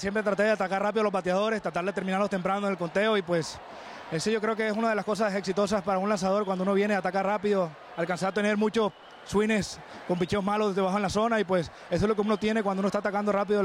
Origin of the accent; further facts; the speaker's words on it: Colombia; Soy colombiano